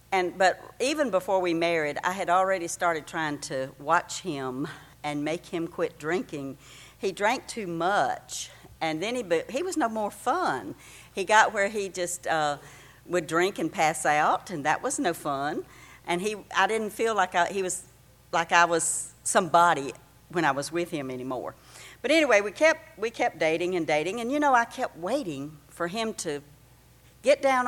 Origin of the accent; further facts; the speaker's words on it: Georgia, United States; She was telling you I was from Georgia, but you knew it as soon as I opened my mouth, didn't you?